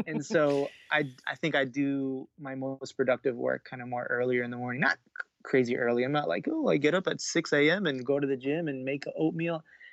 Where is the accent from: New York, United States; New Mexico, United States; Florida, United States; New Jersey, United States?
Florida, United States; Miami; But again, I'm from, as you mentioned, I'm from Miami.